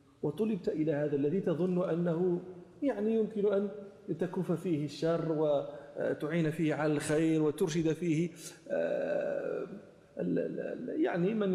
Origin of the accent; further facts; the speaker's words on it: Morocco; أنت عندنا في المغرب مثل يقولون أشدك للقرع تمش ليه راسه.